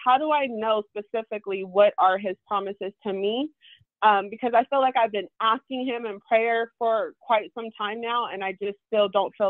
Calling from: Phoenix, Arizona, United States; I'm calling in from Phoenix, Arizona.

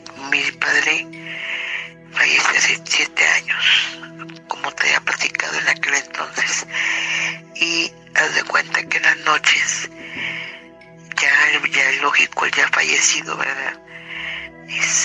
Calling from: Monterrey, Nuevo León, Mexico; de Monterrey, Nuevo León.

